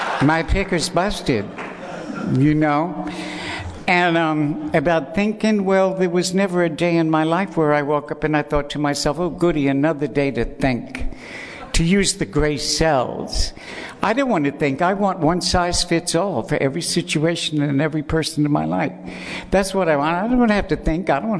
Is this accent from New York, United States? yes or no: yes; New York City, New York, United States; born there; And I was born on June 12th, 1941 in New York City. I'm 71 years old, about to be 72.